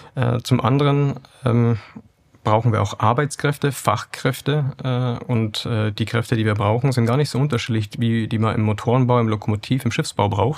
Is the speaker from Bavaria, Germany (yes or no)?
yes; Bavaria, Germany; ich komme ja aus Bayern